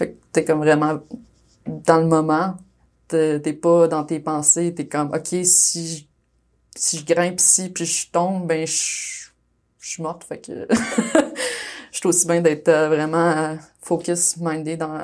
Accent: Quebec, Canada; moved away; Quand je suis partie du Québec en 2019, j'ai tout vendu mes affaires.

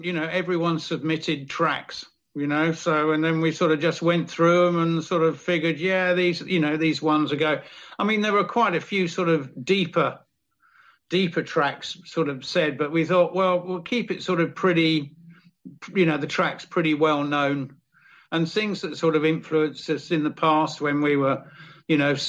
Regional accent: Brighton, South East England, United Kingdom; In my hometown of Brighton in Sussex, south of England.

